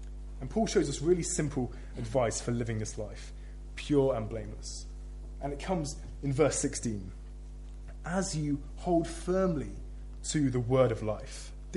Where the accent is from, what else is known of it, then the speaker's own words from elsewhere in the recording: United Kingdom; I don't know what you've grumbled about today, but being British, I presume it's something.